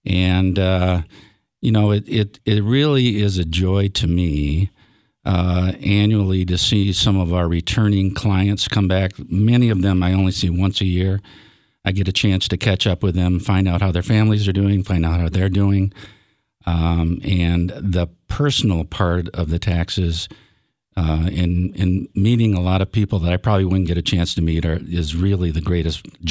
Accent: Saginaw, Michigan, United States; I was born and raised in Michigan in the Saginaw area. I moved to Berrien County in 1993 with a kind of a hop and a jump and a few different places in between.

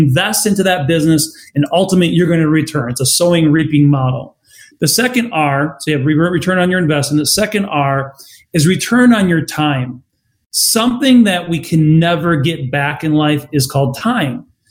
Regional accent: Ireland; I call it the end of the rainbow. I'm Irish.

